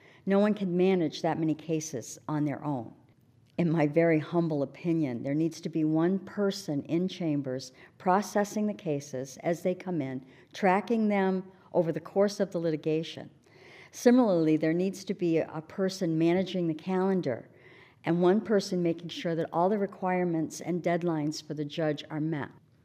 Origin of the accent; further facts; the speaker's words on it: Canada; born there; moved away; I was naturalized in this building. I was born in Canada, so I was naturalized in this building 25 years ago.